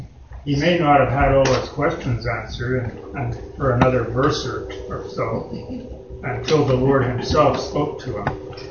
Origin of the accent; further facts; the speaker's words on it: Montreal, Quebec, Canada; when I was young, growing up in Montreal